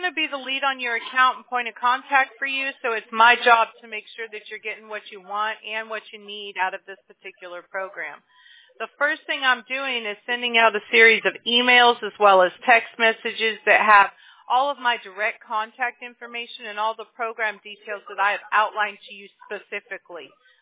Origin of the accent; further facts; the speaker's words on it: Apple Valley, California, United States; also born or lived in Mobile, Alabama / Baldwin Park; Yeah, I grew up in Apple Valley. So I was born in Mobile, Alabama. And then we moved out when I was six. And... we moved out to California to Baldwin Park, and then...